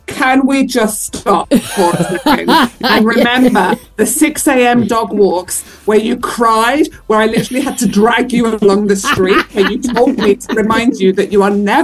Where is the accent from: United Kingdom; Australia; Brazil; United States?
United Kingdom; I guess because I'm British, there is a mix.